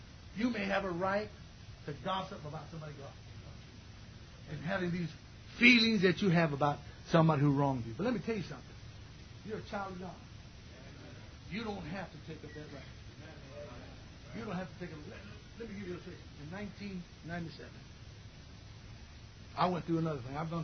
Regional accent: Riverside, California, United States

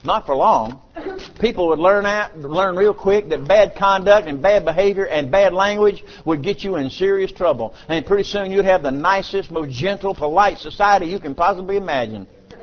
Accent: United States; I'm an American.

